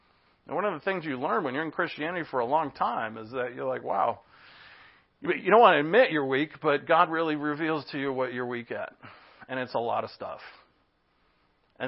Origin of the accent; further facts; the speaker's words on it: East Coast, United States; I'm from the East Coast, and we don't trust anybody.